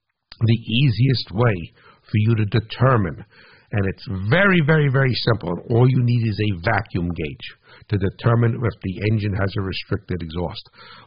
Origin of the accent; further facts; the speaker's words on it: New Jersey, United States; and hey, whatever, I'm from New Jersey, right, so whatever, I don't have much of a filter